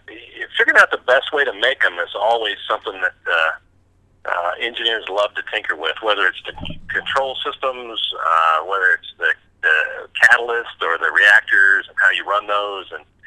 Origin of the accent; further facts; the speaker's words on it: Texas, United States; I grew up in West Texas, and I grew up at a time when the oil and gas market was at a bubble.